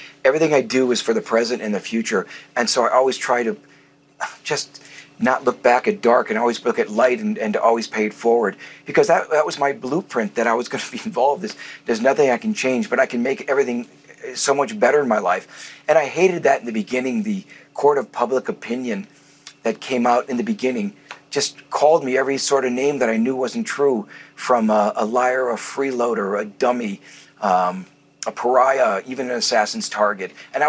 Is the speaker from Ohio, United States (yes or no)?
no; Milwaukee, Wisconsin, United States; moved away as an adult; You know, Laura, I came out from Milwaukee, Wisconsin, to become an actor.